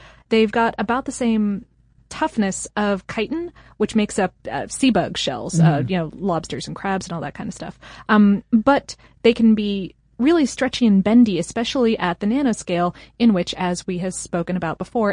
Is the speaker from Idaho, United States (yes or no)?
no; Akron, Ohio, United States; born there; I was born in Akron, so I needed to point it out.